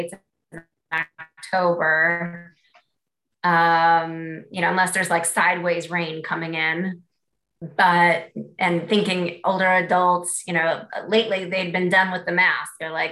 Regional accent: New Jersey, United States; now in Raleigh, United States; I moved to Raleigh from New Jersey

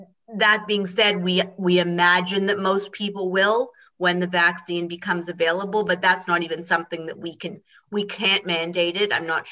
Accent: Toronto, Ontario, Canada; So I'm going to answer I'm from Toronto.

